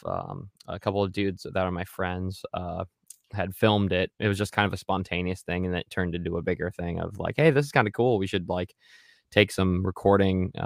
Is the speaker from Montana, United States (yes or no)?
no; Iowa, United States; I'm originally from Iowa, and yeah, it's really cold there.